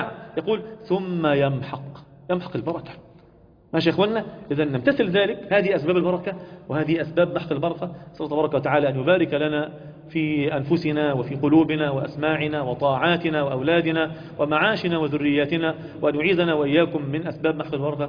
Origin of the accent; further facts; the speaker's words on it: Sharqia Governorate, Egypt; والله الفلاحين عندنا في الشرقية كانت الزراعة زي الفل